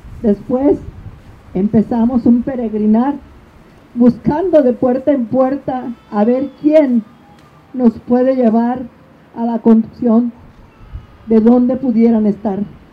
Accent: Mexico; todos nosotros como mexicanos

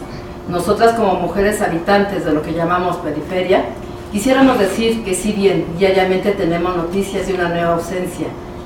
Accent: State of Mexico, Mexico; nosotros venimos del Estado de México, que más bien comentamos que somos del oriente del Estado de México.

